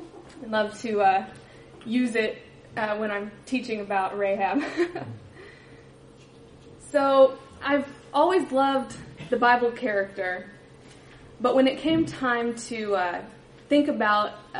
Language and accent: English; Olathe, Kansas, United States; now in Kunming, China; I grew up in Olathe, Kansas, and I went to Lipscomb University for college.